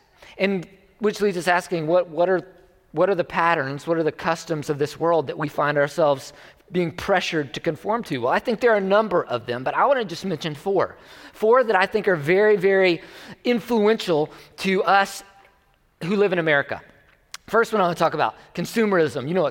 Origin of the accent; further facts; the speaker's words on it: United States; we as Americans would prioritize being American more than we would prioritize that over being a follower of Jesus or being a Christian. Now, don't hear what I'm not saying. I love being American.